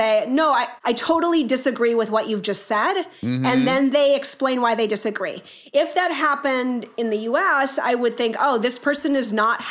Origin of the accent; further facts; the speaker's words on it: United States; now in France; I'm American, but my children born and raised in France, right?